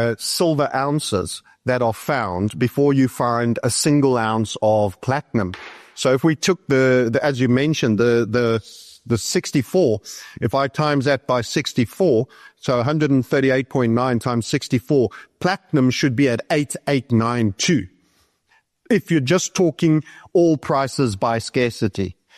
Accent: South Africa; a small contribution from Zimbabwe, the rest from my home country of South Africa.

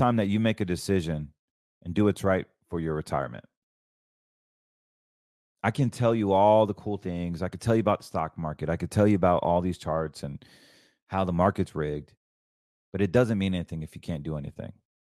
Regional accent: North Carolina, United States; I grew up in North Carolina where we have Delta Forces, 82nd Airborne.

